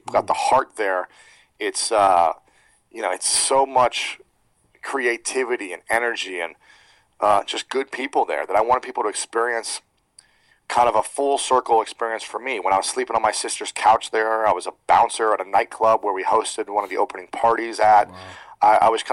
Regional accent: Delaware, Ohio, United States; One, it's my hometown. I grew up in Delaware, Ohio, so about 30 miles north is where I grew up. But I lived in Columbus for many years.

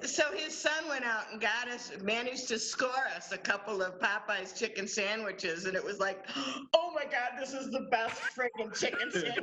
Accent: Detroit, Michigan, United States; There's, they call it deli, but we came from Detroit, and Detroit has wonderful delicatessens

